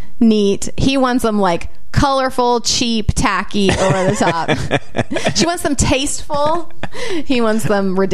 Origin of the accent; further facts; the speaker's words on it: Chicago, Illinois, United States; I'm from Chicago. I just carry a softball with me.